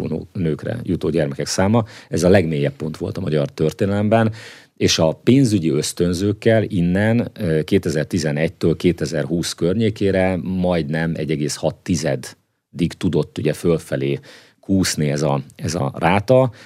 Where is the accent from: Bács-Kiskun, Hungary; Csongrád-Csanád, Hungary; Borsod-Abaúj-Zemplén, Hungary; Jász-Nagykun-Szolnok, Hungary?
Csongrád-Csanád, Hungary; Szeged; én ugye nagyvárosban nőttem föl. Én Szegeden egy lakótelepi lakásban nőttem föl, aztán Budapesten a 8. kerületben laktam fiatalon sokáig, és kiköltöztem most már ugye 12 évvel ezelőtt egy tanyára